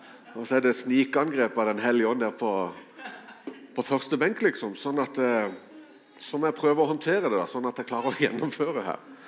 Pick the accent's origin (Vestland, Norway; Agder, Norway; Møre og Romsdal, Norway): Agder, Norway; Kristiansand; Jeg kommer fra Kristiansand.